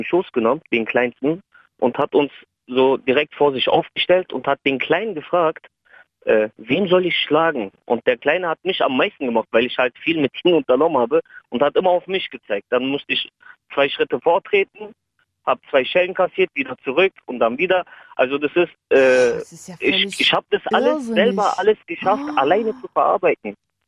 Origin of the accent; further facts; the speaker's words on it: Berlin, Germany; also born or lived in Turkey; ich komme aus Kreuzberg, bin 28